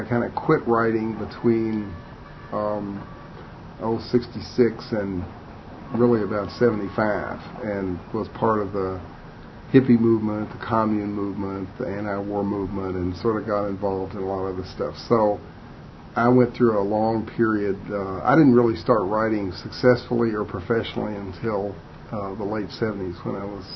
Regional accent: Upper South, United States; I'm somebody who came of age in the late 50s, early 60s. I'm from the Upper South.

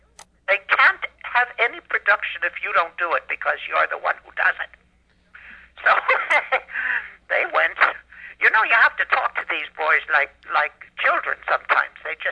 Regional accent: Canada; now in Chicago, United States; I lived in Chicago. That's where I lived. I came from Canada, but I lived in Chicago.

